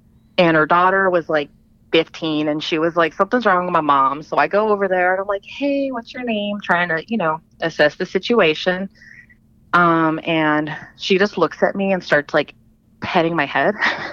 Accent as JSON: {"language": "English", "country": "Philippines", "tie": "born there", "said": "I was born in the Philippines."}